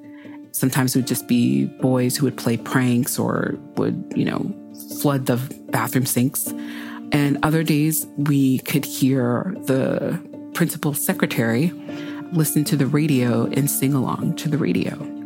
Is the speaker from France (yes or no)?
yes; Paris, Île-de-France, France; Oldest of four, two sisters and a brother, four of us, three different dads. We were raised in Paris.